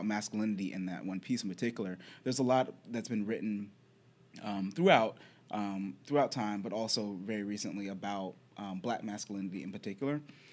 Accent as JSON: {"language": "English", "town": "Charlotte", "region": "Virginia", "country": "United States", "tie": "born or raised there", "said": "So I grew up in Charlotte, Virginia. and there's just, like, there are not that many people of color there."}